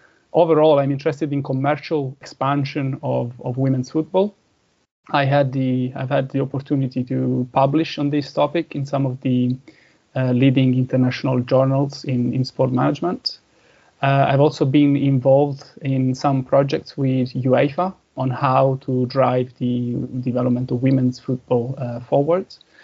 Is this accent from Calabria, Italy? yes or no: yes; Reggio Calabria, Calabria, Italy; a follower of my hometown football club, which is currently playing in the second division of Italian men's football. My hometown football club is Regina